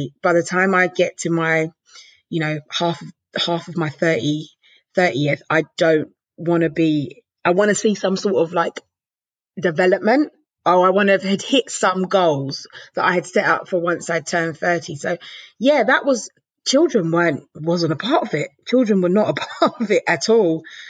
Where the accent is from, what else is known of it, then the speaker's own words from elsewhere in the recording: Jamaica; I'm Caribbean. I'm Jamaican.